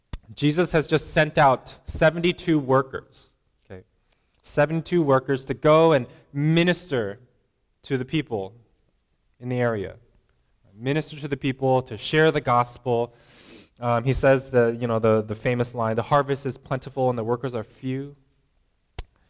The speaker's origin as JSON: {"language": "English", "town": "Philadelphia", "region": "Pennsylvania", "country": "United States", "tie": "born or raised there", "said": "So I grew up around Philadelphia, and you know, this is probably huge for them, right?"}